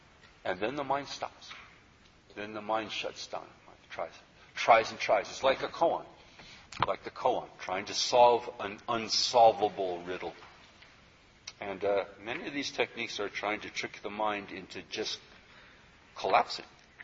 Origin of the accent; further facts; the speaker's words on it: Minnesota, United States; I grew up in Minnesota. I should have gotten at least a view of the Northern Lights